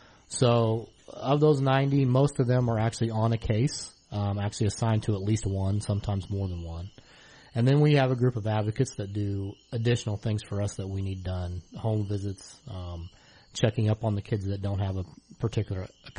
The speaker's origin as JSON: {"language": "English", "town": "Mattoon", "region": "Illinois", "country": "United States", "tie": "born or raised there", "said": "My mom is a Welsh, so I've got some German and Irish in me. But I grew up down in Mattoon. Went to Mattoon High School, Lakeland College, EIU. And in 1990, found my way to Champaign"}